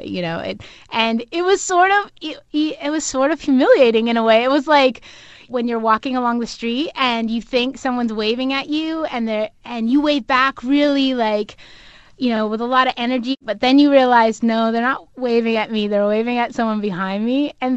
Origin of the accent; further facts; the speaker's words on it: Canada; a girlfriend of mine who actually I grew up with in Canada